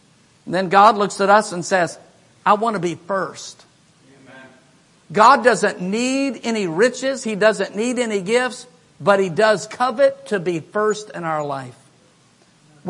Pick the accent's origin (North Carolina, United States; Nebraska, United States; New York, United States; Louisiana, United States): Louisiana, United States; Baton Rouge; I remember growing up in Baton Rouge, it seemed like we never went to the store to buy new pants or new shirts.